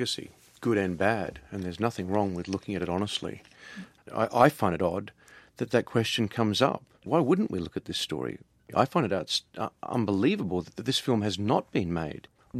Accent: Australia; Even as an Australian, I love this country.

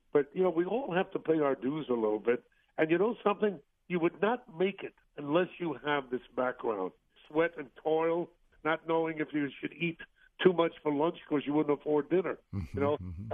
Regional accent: Brooklyn, New York, United States; I'm a kid. I grew up in Brooklyn. I grew up in the streets of Brooklyn, right? Played stickball, and we played the stoop ball and hit the penny.

